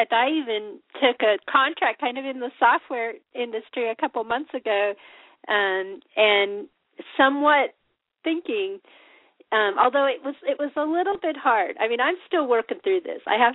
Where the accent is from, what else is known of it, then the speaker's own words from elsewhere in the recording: Colorado, United States; I will tell you that I grew up in Colorado